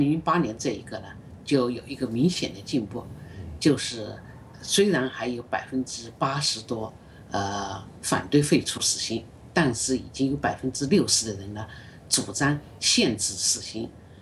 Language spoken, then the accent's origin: Chinese; China; 我作为一个中国人是非常理解的